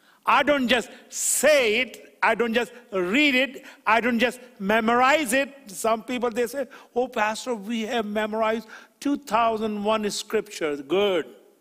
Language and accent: English; Chicago, Illinois, United States; I'm from Chicagoland. Chicago is known for cheesecake.